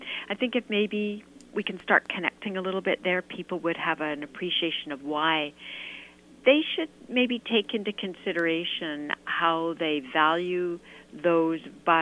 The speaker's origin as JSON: {"language": "English", "region": "British Columbia", "country": "Canada", "said": "it's those natural landscapes then that also attracts us as British Columbians"}